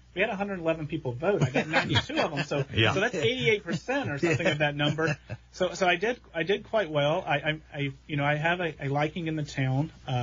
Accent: Missouri, United States; I grew up in Southwest Missouri hunting.

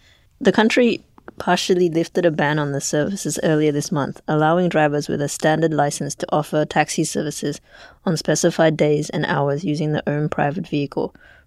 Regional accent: Western Australia, Australia; I've been at Kyoto for about 5 years now, and I'm also from Australia, but from the West Coast.

